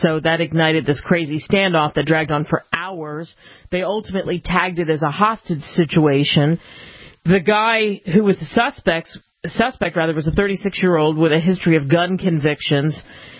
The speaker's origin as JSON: {"language": "English", "town": "Cherry Hill", "region": "New Jersey", "country": "United States", "tie": "born or raised there", "said": "huge story today from not too far from where I grew up in Cherry Hill, just over the bridge in Philly."}